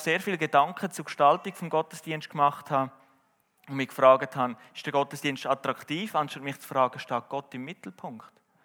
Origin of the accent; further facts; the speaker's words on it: Switzerland; das entspricht überhaupt nicht meiner Kultur. Also für mich als Schweizer